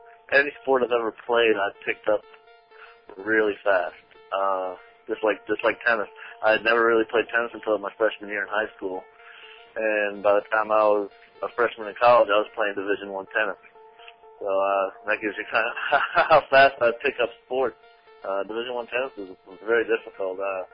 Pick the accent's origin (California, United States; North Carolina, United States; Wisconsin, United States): North Carolina, United States; Tarboro; I'm from Tarboro, North Carolina, which is a small town about an hour east of Raleigh, North Carolina.